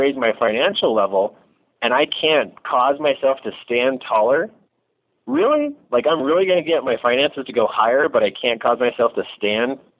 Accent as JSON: {"language": "English", "town": "Lander", "region": "Wyoming", "country": "United States", "said": "Okay, so here I am from Lander, Wyoming, and I love the cowboy world because it's just simple phrases."}